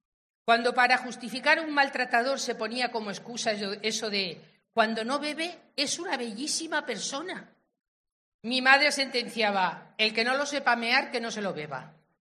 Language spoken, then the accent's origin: Spanish; Albacete, Castilla-La Mancha, Spain; me doy cuenta de que soy de Albacete, de verdad. Y mira que … que casi tengo un polígono aquí en la carretera de Madrid. Con madre placera y padre cuchillero, no tenía forma de ser más manchega